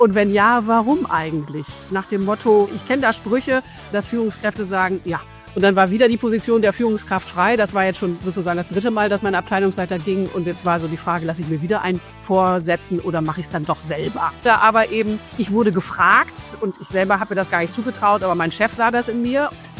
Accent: Germany; weil ich bin ja eine Friesin, ne?

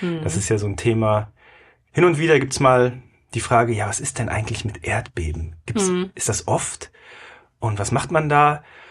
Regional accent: Germany; Wir sind ja immerhin sozialisiert und aufgewachsen in Deutschland

